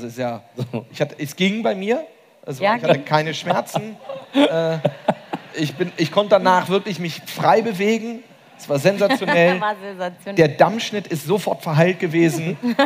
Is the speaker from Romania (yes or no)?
yes; Romania; Als Rumänin, die du ja auch bist, möchte ich es formulieren